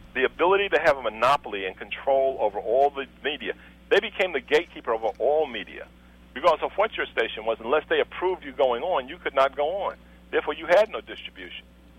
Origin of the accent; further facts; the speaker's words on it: New York, United States; we came from New York, so we're not used to people just coming up to you and telling you, give me your money or else.